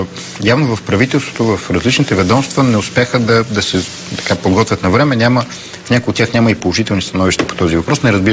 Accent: Plovdiv, Plovdiv Province, Bulgaria; Аз съм от Пловдив, избирателния ми район е Пловдив.

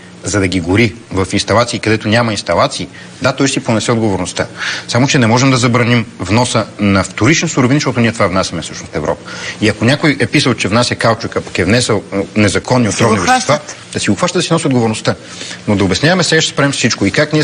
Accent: Plovdiv, Plovdiv Province, Bulgaria; Аз съм от Пловдив, избирателния ми район е Пловдив.

